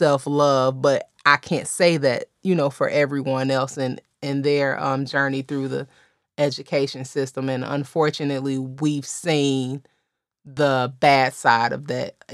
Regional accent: Midwest, United States; And, you know, we're from the Midwest

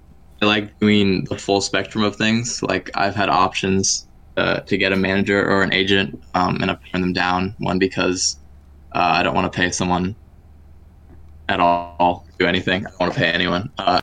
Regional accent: Ohio, United States; about wanting to leave my hometown. Because, like, Ohio's fine.

